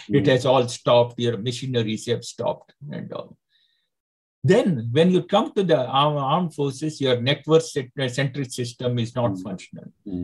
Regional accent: India; When I'll take it as an Indian point of view rather than say the everything.

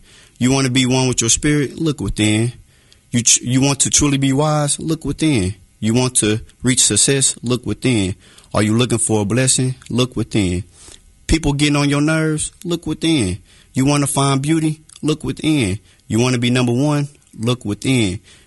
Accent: Texas, United States; also born or lived in Louisiana / Georgia; Oh, I'm from Texas, you know. Really from everywhere from the South because I was born in Louisiana, uh-huh. raised in Georgia and Texas, but I call Texas my home because that was the last place I was at.

